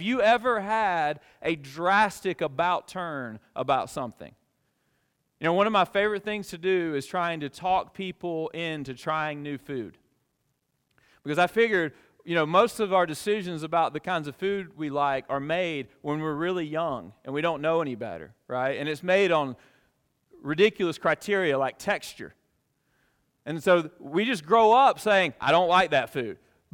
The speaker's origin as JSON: {"language": "English", "region": "Alabama", "country": "United States", "tie": "born or raised there", "said": "Because I'm American. This is 4th of July. America, right? I grew up in South Alabama."}